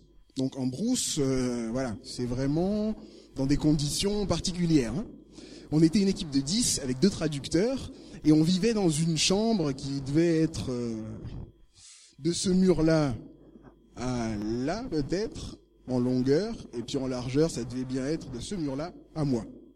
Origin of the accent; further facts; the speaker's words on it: Tours, Centre-Val de Loire, France; j'ai 30 ans. Je suis marié avec une femme qui s'appelle Juliette, donc je viens de Tours.